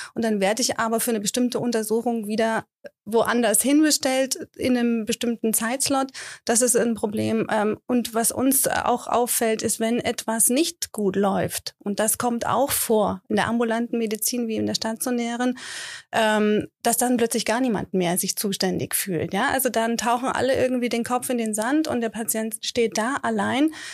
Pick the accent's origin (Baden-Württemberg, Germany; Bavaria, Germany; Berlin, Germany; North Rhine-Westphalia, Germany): Bavaria, Germany; Munich; als Münchner verstehe ich vielleicht einen Arzt in Schwaben auch nicht, wenn der im Dialekt loslegt.